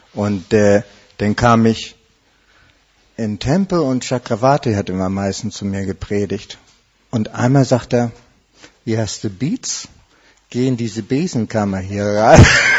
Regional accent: Hamburg, Germany; Ich war Versicherungskaufmann im Deutschen Ring in Hamburg. Also ich war ein richtiger Hamburger

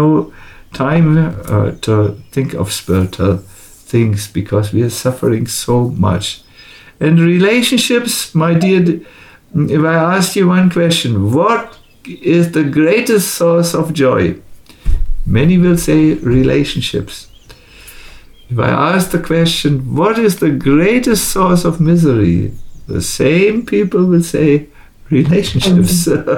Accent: Germany; accent: German; English is a second language; since English is not my mother tongue, I can get away with saying anything. And they all like my cute German accent and so on.

